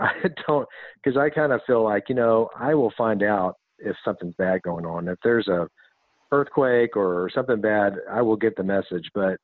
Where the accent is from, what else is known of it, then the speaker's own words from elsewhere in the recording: Houston, Texas, United States; I think that's just from growing up in Houston and having fans always going on because it was so darn hot.